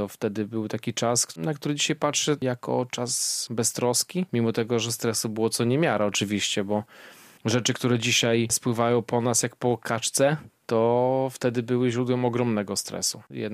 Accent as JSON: {"language": "Polish", "town": "Białystok", "region": "Podlaskie Voivodeship", "country": "Poland", "said": "jesteśmy stąd, jesteśmy z tym związani"}